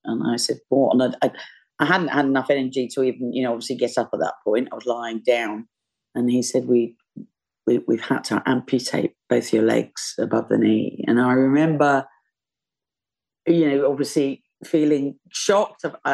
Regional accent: London, United Kingdom; accent: Cockney; I don't know whether you hear from my accent, but I'm actually a Bow Bell Cockney. I'm from London.

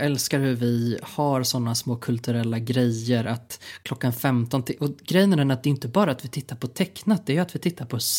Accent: Sweden; om vi är nöjda som svenskar

